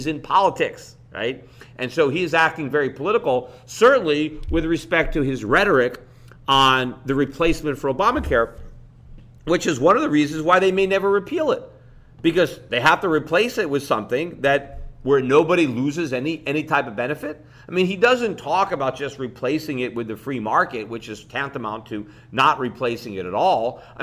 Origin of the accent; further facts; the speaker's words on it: Missouri, United States; you know, I'm from Missouri, right?